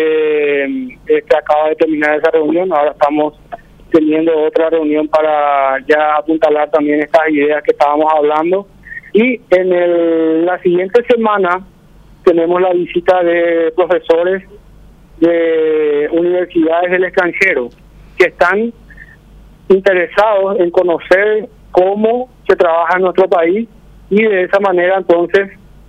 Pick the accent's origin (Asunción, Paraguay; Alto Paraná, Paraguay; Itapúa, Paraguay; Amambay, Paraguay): Asunción, Paraguay; No, yo vengo acá de la zona central, soy de Asunción